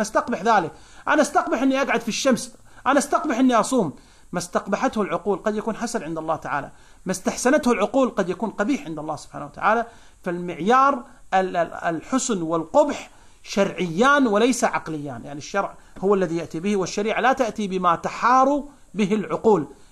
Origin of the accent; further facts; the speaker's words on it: Kuwait; وكتبت مجلة العربي تصدر طبعا عندنا في الكويت